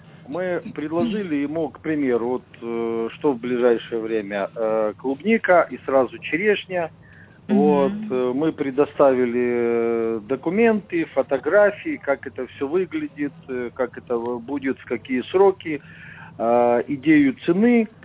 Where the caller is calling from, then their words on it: Ukraine; Я вас беспокою из Украины.